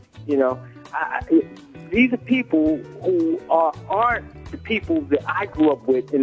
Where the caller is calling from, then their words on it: Brooklyn, New York, United States; I'm in Brooklyn.